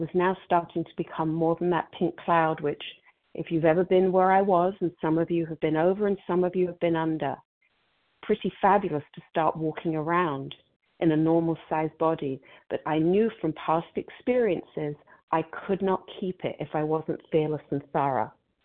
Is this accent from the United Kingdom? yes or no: yes; England, United Kingdom; moved away; I came into these rooms in the early 80s when I moved here from England.